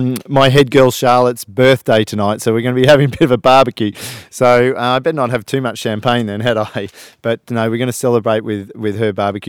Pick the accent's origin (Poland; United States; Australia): Australia; As to the heat, I'm an Aussie, so I love it.